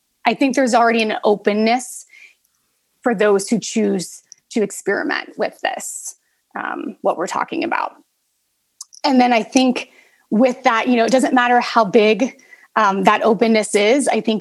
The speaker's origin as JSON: {"language": "English", "region": "Ohio", "country": "United States", "tie": "born there", "lives_now": "Boston, United States", "said": "I'm in the Boston area. Right. I'm in New England. And so I think I've been here a couple of decades. I was born in Ohio, which was a very different climate"}